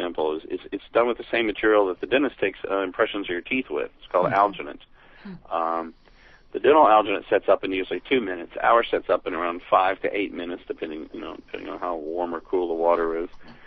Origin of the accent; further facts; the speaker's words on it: Kingsport, Tennessee, United States; Yeah, I grew up in Kingsport, Tennessee, in the, I don't know what the population was, somewhere around 60 to 70,000 people.